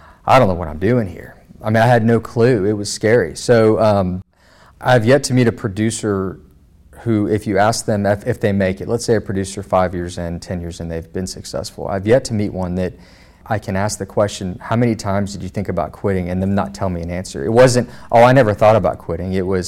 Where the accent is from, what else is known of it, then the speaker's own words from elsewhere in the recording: Arlington, Texas, United States; I wasn't from Dallas. I was from Arlington, which doesn't seem like that big of a gap. But when we grew up, Dallas was forever away.